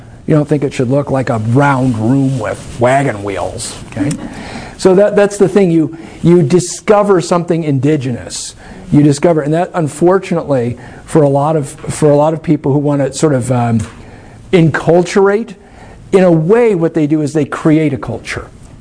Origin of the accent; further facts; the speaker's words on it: Philippines; my wife just looks at me, do you know what? I'm a Filipino.